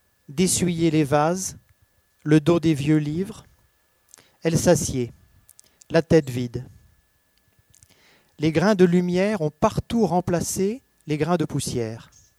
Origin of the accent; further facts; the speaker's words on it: northern France, France; also born or lived in Haute-Savoie; Alors, je suis né en Haute-Savoie, mais j'ai passé ma jeunesse dans le nord de la France, effectivement.